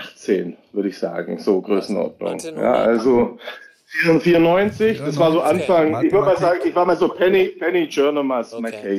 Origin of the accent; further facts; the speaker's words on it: Haigerloch, Baden-Württemberg, Germany; now in Ofterdingen, Germany; Ich komme ursprünglich aus Haigerloch.